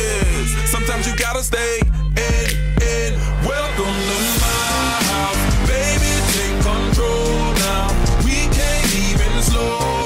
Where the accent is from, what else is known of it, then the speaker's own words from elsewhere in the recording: Sardinia, Italy; Perché io essendo sardo, insomma, tu sei in vacanza, sei con i tuoi amici sardi